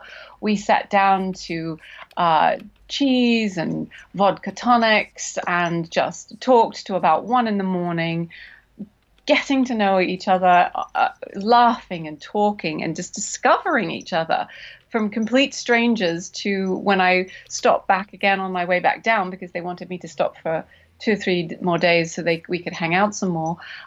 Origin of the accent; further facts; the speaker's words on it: England, United Kingdom; You know, I'm not gonna stay long, you know, being English, we don't like to trouble people.